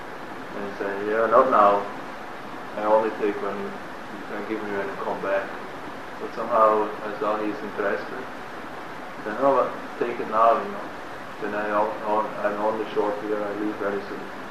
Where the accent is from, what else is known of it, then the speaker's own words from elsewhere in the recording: Connecticut, United States; English is a second language; And I said, no, I come from Connecticut.